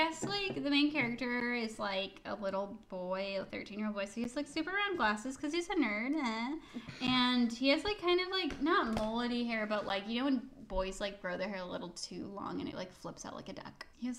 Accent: California, United States; I always wanted to be an ice skater, but I'm from California, so you know it's not as popular here.

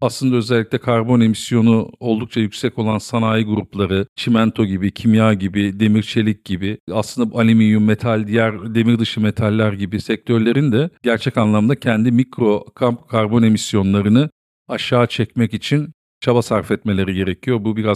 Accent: Denizli, Turkey; Ben Denizli'yim aslen. Gerçi her ne kadar orada çok az bir yıl süre orada geçirmiş olsam da.

